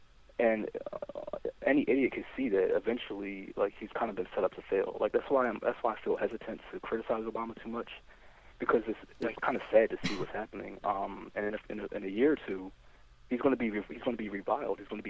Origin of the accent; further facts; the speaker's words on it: Philadelphia, Pennsylvania, United States; I'm from Philadelphia.